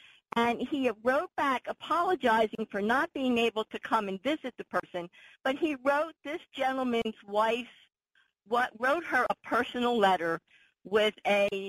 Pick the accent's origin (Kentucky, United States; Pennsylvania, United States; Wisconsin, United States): Pennsylvania, United States; Philadelphia; now in Harrisburg, United States; I'm originally from Philly, but I now live in Harrisburg.